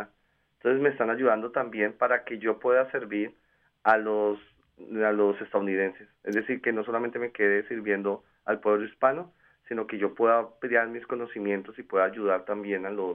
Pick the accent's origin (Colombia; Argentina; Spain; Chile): Colombia; Sigo yo, que vengo de Sudamérica, de Colombia, me uno a ellos